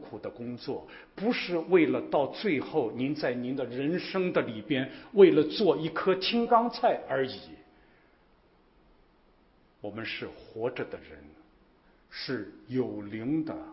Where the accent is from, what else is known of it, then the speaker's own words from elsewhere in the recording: Shanghai, China; 我是从上海来的，我家住在上海叫徐家汇，去过上海的人我不知道您知不知道有这么一个地方是上海徐家汇。